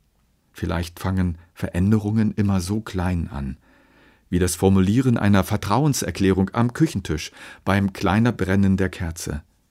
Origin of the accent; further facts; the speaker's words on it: East Germany, Germany; Es war klar, dass ich als Ostdeutscher erst im Rentenalter eine Erlaubnis bekommen würde, in den Westen zu reisen.